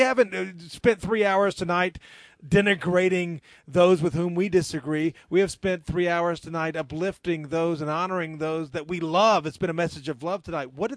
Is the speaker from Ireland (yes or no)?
no; South Carolina, United States; from South Carolina.